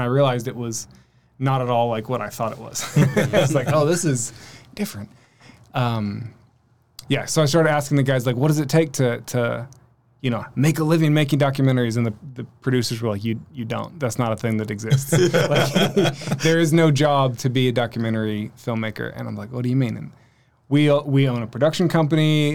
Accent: Norman, Oklahoma, United States; So, I grew up in Norman.

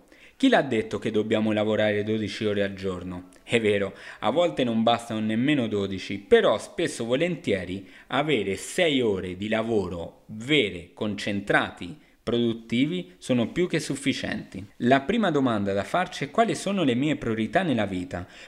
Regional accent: Argentina; Io sono argentino, un mix tra sangue italiana e spagnola

